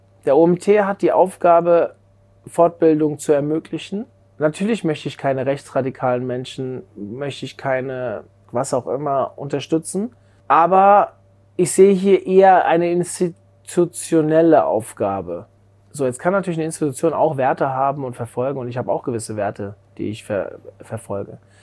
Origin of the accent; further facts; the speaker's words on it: Hesse, Germany; ich bin im Frankfurter Speckgürtel aufgewachsen, habe Fußball gespielt.